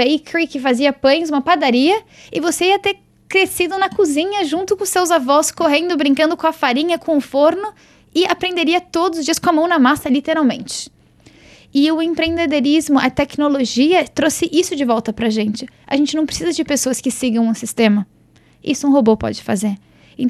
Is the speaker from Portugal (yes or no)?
no; South Africa; also born or lived in Brazil; Eu nasci no Brasil e com 8 anos de idade meu pai foi transferido para a África do Sul. Então nós fomos a primeira família brasileira a morar naquela cidade.